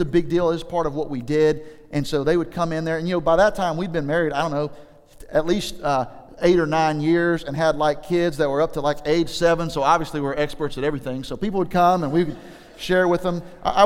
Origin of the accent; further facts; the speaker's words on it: Alabama, United States; I've had to learn this because I grew up in the Bible Belt, okay? You can tell by the way that I talk, I am most comfortable in the Bible Belt. Okay, all of my people are from L.A., Lower Alabama.